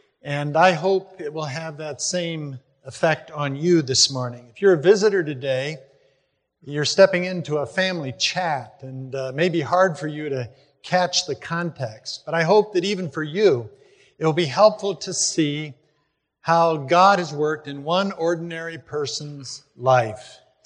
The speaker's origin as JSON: {"language": "English", "town": "Dallas", "region": "Texas", "country": "United States", "tie": "born there", "said": "I was born on March the 4th, 1944, in Dallas, Texas, where my father was in seminary."}